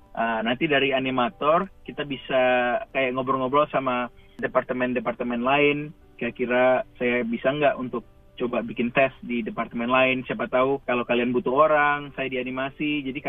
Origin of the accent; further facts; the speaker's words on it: Bali, Indonesia; moved away as an adult; now in Ottawa, Canada; jadi saya asalnya dari Bali, lahir besar di Bali, pindah saat saya hampir umur 19 di Ottawa, jadi sudah dari 2003.